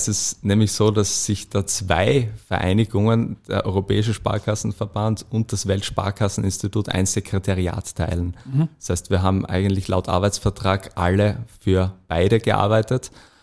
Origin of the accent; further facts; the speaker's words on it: Graz, Styria, Austria; Ich habe in Graz studiert, ich bin Grazer